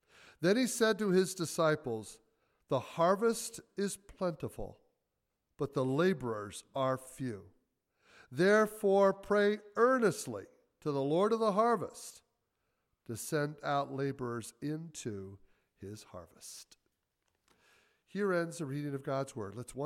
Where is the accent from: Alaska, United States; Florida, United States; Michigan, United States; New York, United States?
Michigan, United States; now in Chicago, United States; I was raised in Michigan. My wife and I eventually ended up in Chicago, where we have been for the last 40-some years